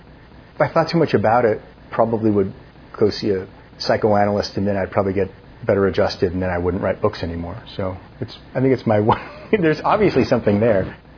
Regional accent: Seattle, Washington, United States; I grew up in Seattle, but I would go up to Wrangell for the summers sometimes.

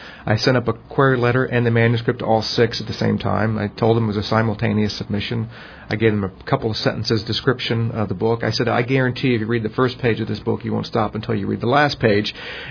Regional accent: Richmond, Virginia, United States; You know, growing up in Virginia and in Richmond, very historical state, a lot of interesting personalities down here. My family's been in Virginia for my mother's side hundreds of years

